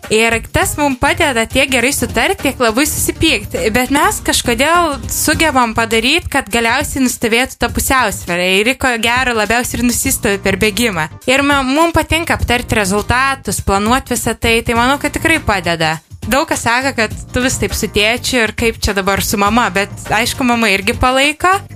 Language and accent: Lithuanian; Samogitia, Lithuania; aš labai myliu savo miestą, nors iš tikrųjų turiu prijautimą ir Kaunui, bet vis dėlto akcentuoju, kad esu žemaitė.